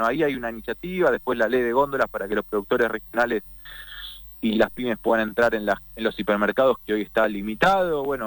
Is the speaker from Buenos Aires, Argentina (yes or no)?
yes; Buenos Aires, Argentina